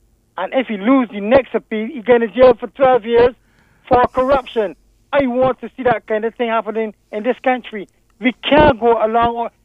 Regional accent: Jamaica; So I'm from Deacons Row, born and raised in Deacons Row, and I used to vote in Northwest. I live in North St. Andrew

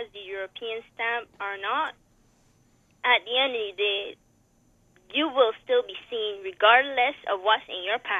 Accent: Barbados; am Barbadian. I am not French. Yeah. I'm not English. I am Barbadian. You understand? I come from Barbados, and the language I speak is English.

